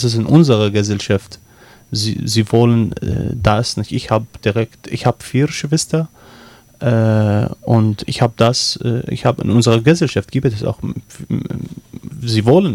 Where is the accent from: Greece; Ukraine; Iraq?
Iraq; Baghdad, Baghdad Governorate; German is a second language; moved away as an adult; now in Germany; Wie gesagt, ich komme aus dem Irak. Ich bin 29 Jahre in Bagdad erlebt, die Hauptstadt.